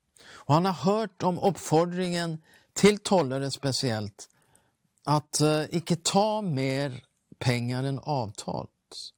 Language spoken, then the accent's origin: Swedish; Sweden; Och jag är ju svensk